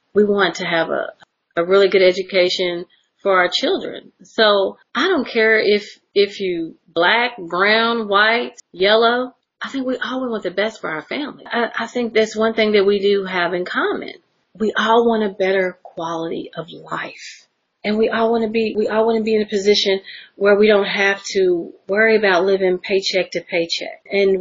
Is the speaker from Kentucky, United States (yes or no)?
yes; Louisville, Kentucky, United States; I'm born and raised in Louisville. I remember the Galleria, so, and the Fashion Club, and Wendy's was upstairs and all these things.